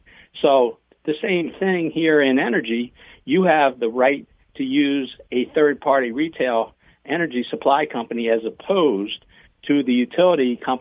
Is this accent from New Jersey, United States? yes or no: yes; New Jersey, United States; I'm from South Jersey, so you know I got a little Philly in me still.